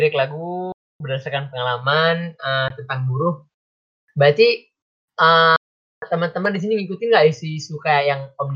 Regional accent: Banda Aceh, Aceh, Indonesia; Asal dari Aceh, dari Banda Aceh.

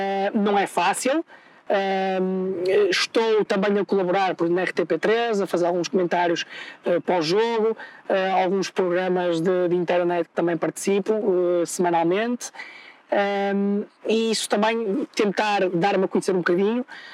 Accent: Porto, Norte, Portugal; Eu vivo no Porto, sou do Porto, vivo em Matosinhos, que é uma sala lá do Porto

